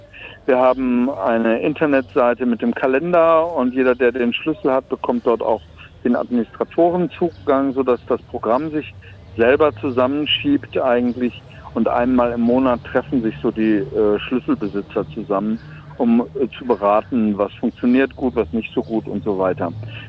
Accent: Germany; ich bin Deutscher

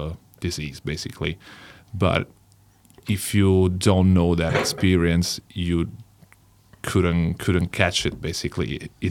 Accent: L'Aquila, Abruzzo, Italy; We're from Italy, especially in L'Aquila, which is a very small city.

